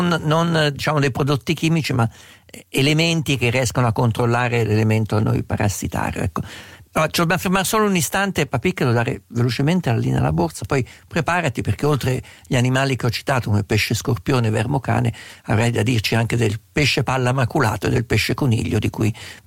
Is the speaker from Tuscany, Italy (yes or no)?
no; Umbria, Italy; Anche il nome vermo cane è un nome che a me ricorda insulti che passavano nella mia terra umbra quando ero piccolo.